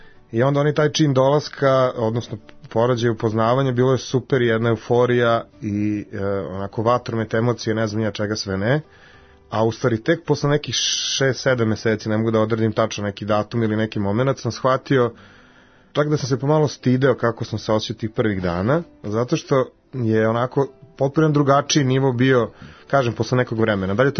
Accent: Zrenjanin, Vojvodina, Serbia; now in Novi Sad, Serbia; da, rodom Zrenjaninac, ali odavno u Novom Sadu.

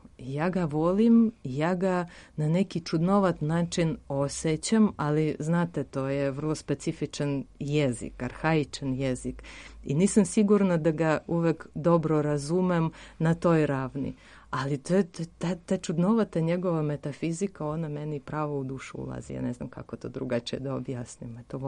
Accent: Serbia; Kad idem negde na putovanje i pitaju me odakle si, ja kažem ja sam iz Srbije.

